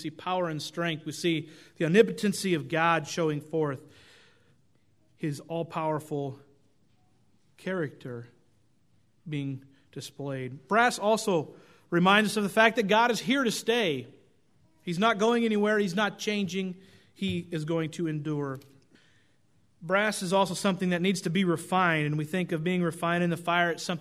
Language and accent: English; Oregon, United States; Growing up in Oregon, we often went to the Pacific Ocean